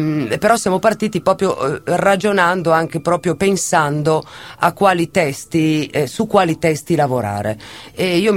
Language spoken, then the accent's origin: Italian; Milan, Lombardy, Italy; e io sono milanese, vivo a Milano